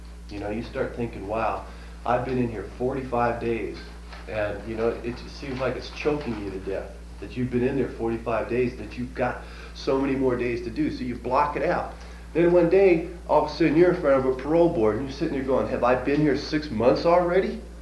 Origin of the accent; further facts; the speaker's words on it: Oregon, United States; I'm from Oregon. I don't know anybody in California.